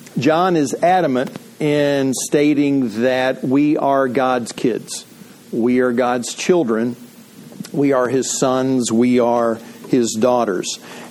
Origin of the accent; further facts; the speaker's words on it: Ravenna, Ohio, United States; born there; I was born in Portage County, Ohio, little town called Ravenna.